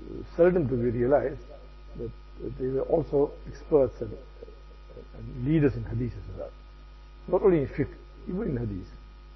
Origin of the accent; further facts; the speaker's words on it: United States; I'm an American.